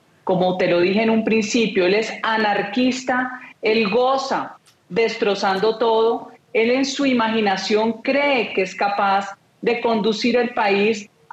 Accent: Colombia; Nosotros no estamos dispuestos como colombianos a comprarle la basura del socialismo del siglo XXI.

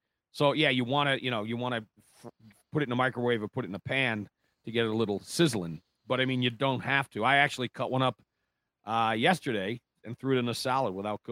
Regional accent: New Jersey, United States; now in Midwest, United States; like when I go back to Jersey, it's a booster shot. I think I sound Midwestern now. I don't sound like I'm from Jersey.

